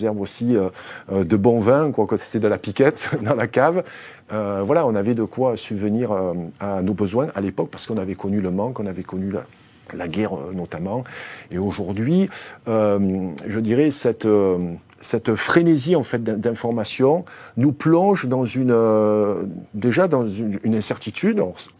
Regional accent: Aubagne, Provence-Alpes-Côte d'Azur, France; born there; Moi, je suis un Français, je suis né à Aubagne, en Provence. Donc voilà, je suis très attaché à ma terre, je suis très attaché à mon pays.

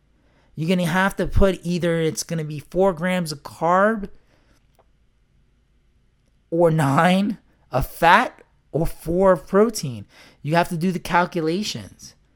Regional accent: New York, United States; accent: New York; you probably know my New York accent

